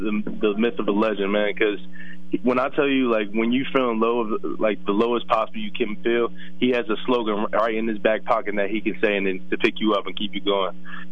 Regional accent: New Jersey, United States; We're both from South Jersey, so South Jersey has one of the best football areas in the world, I think.

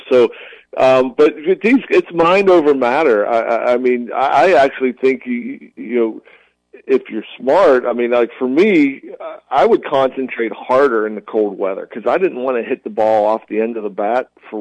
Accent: Pittsburgh, Pennsylvania, United States; Myself, growing up in Pittsburgh, I was playing in the cold water.

